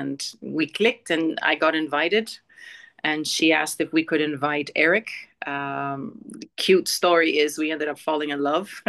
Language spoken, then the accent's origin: English; Kenya; born there; also born or lived in India; I was born in Kenya.